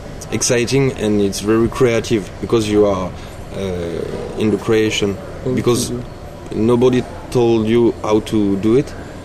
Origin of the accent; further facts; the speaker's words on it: Lyon, Auvergne-Rhône-Alpes, France; English is a second language; so we say we are from Lyon, but I am from Lyon, Cyril too, but he live in Toulouse.